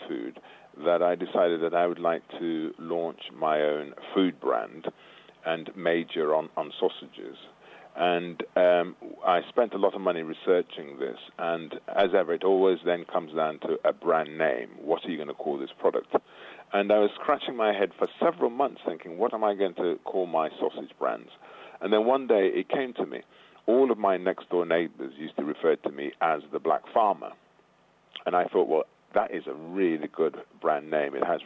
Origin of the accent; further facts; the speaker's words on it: Birmingham, West Midlands, United Kingdom; also born or lived in Clarendon, Jamaica; I was born in Clarendon, Jamaica, and my parents came to this country in the 50s, and they went to where the work was, and that, all too often that meant the bigger cities. So I was brought up in Birmingham. In fact, I'm from a family of 11